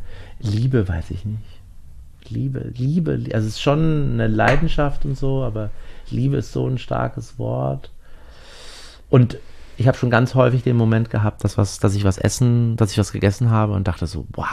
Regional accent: East Germany, Germany; born there; ich bin ja in der DDR geboren

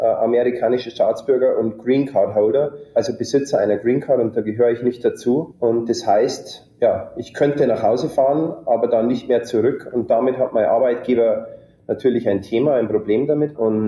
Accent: Bavaria, Germany; Ich bin aufgewachsen in einem kleinen Dorf im Bayerischen Wald mit insgesamt 25 Einwohnern.

